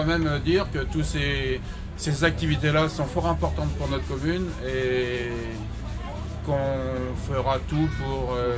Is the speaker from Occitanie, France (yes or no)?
no; Senlis, Hauts-de-France, France; born there; Je ne suis pas béthisien, véritablement, puisque je suis né à Senlis. Mais bon, c'est pas très loin.